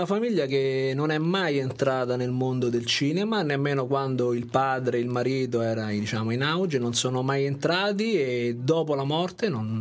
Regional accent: Rome, Lazio, Italy; da appassionato, da romano

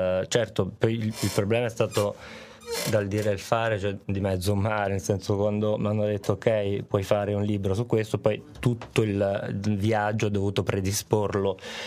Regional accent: Marche, Italy; un paesino vicinissimo dove sono cresciuto, che è nelle Marche, che si chiama Rocca Fluvione

